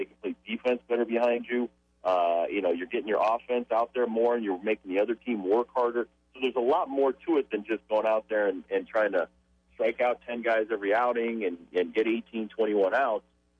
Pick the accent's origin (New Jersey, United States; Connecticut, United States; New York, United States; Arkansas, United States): Connecticut, United States; born or raised there